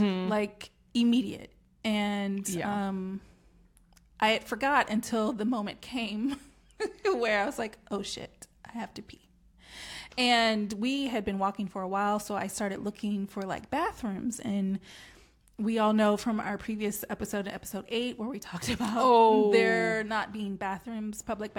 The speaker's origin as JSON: {"language": "English", "country": "United States", "tie": "born or raised there", "said": "I grew up in America."}